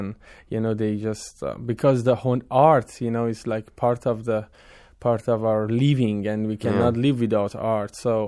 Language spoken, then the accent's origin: English; Kermanshah, Kermanshah Province, Iran; we are from Kermanshah. Kermanshah is the kind of a very special city in Iran. And it's like everybody they have instrument, two or three instruments there in their house.